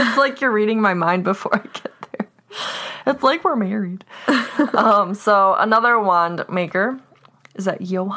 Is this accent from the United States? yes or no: yes; United States; I know I'm American